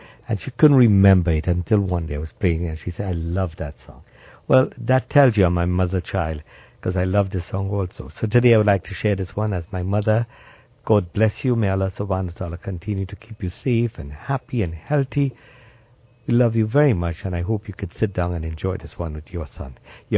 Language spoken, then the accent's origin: English; Laramie, Wyoming, United States; born there; I was born back in Laramie, and I was born at home, she said, at 6:30 in the evening.